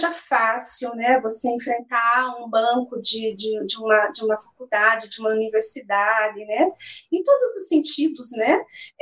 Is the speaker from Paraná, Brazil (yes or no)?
yes; Paraná, Brazil; born there; eu sou paranaense, sou da terra do pé vermelho, nasci numa cidade pequena no norte do Paraná